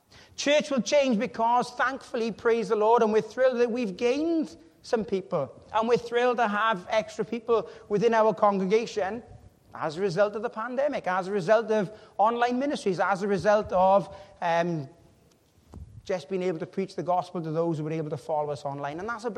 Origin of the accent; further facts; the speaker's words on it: Wales, United Kingdom; We're Welsh, and that's what we do. It's in our nature to cutch. We're cutchy people.